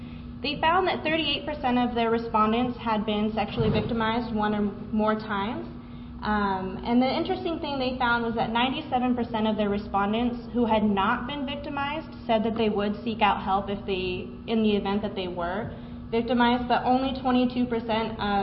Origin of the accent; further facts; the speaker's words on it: Salt Lake City, Utah, United States; I'm from Salt Lake City, Utah